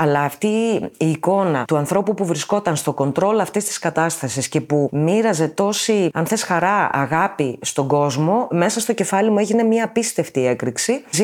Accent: Neapoli, Peloponnese, Greece; also born or lived in Samos / Corinthia / Syros / Attica; γεννήθηκα στη Σάμο και μεγάλωσα λόγω της δουλειάς του πατέρα μου μεταξύ Νεάπολης Λακωνίας, Κορινθίας, Σύρου για πολλά χρόνια και μετά ήρθαμε στην Αττική σιγά σιγά με τις τελευταίες μεταθέσεις του πατέρα μου.

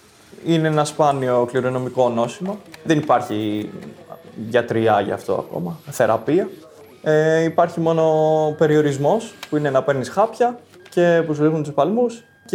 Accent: Athens, Attica, Greece; born there; Γεννήθηκα στην Αθήνα και στα 18 έφυγα για να σπουδάσω στην Ακαδημία Εμπειρικού Ναυτικού.

